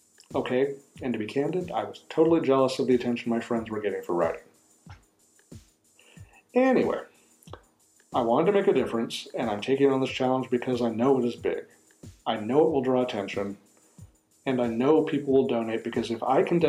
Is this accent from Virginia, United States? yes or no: no; Dallas, Texas, United States; from Dallas, Texas.